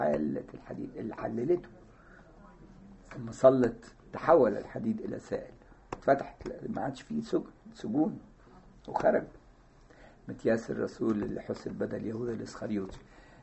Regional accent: Egypt; مشهورة عندنا في مصر

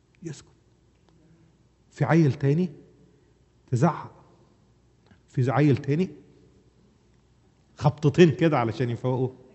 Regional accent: Upper Egypt, Egypt; عندنا في الصعيد in upper Egypt في كلمة دايما يقولوها

